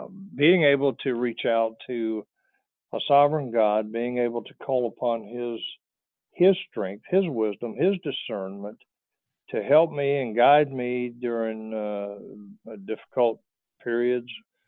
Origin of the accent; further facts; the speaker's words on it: North Carolina, United States; You know, growing up in North Carolina, and I had a tradition in my family that if you were a male, and … that you were expected to serve your country in the military.